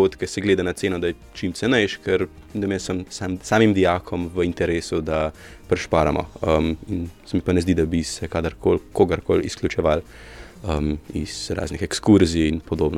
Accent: Ljubljana, Central Slovenia, Slovenia; sem iz Prašnički, iz Device Marije na Polju

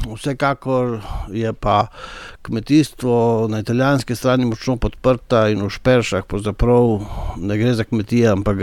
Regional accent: Soča, Gorizia Statistical Region, Slovenia; also born or lived in Bovec; Potem sem jaz kot otrok živel v Soči, ko se je oče preselil iz Breginja in mama iz Kranja.

